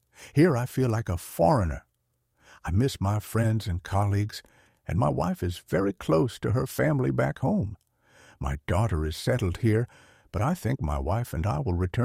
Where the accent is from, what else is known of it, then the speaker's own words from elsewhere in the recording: Turkey; now in London, United Kingdom; I'm a British citizen now. When I go back to Turkey, I see how I've changed. Life in Turkey is faster and more hectic than here. I would like to go back to Istanbul one day. But for now, I love London.